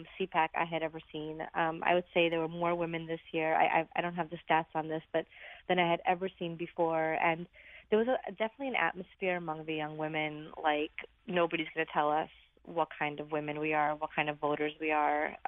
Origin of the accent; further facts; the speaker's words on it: Brooklyn, New York, United States; I grew up in Brooklyn, so being a Republican was always kind of a challenge anyway.